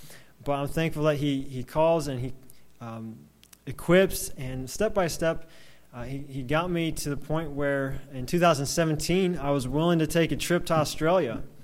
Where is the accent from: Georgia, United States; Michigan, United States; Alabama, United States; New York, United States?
Alabama, United States; Elberta; But I grew up in Alberta, Alabama, if you know where that is, close to Foley and Gulf Shores area. And that's the only place I ever lived until going to Pensacola.